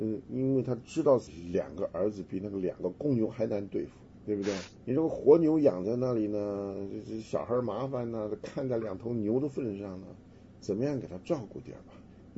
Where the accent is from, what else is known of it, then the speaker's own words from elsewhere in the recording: China; 我们中国人有句话叫做“睹物思人”